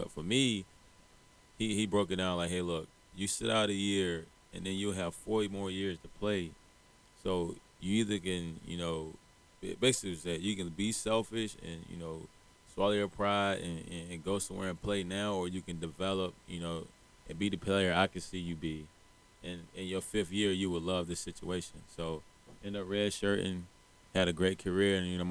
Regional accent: United States; I grew up in Carolina, so I'm going to Carolina, which means, you know, this state is mine.

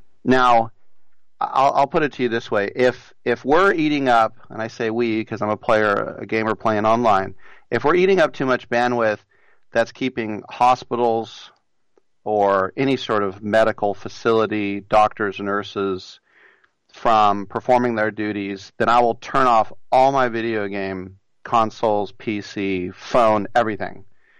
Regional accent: United States; Well, I'm not Italian. I'm an American.

